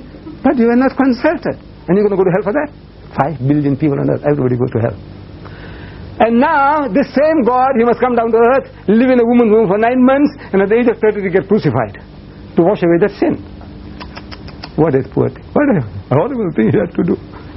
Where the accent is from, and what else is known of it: India; born or raised there